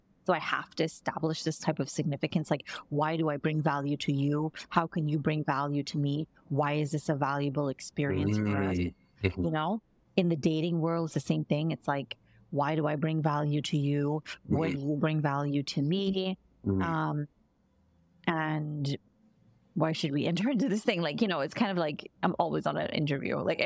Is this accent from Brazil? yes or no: no; Barbados; born there; I was born in Barbados, so the Barbadian version of me, we call it Bajan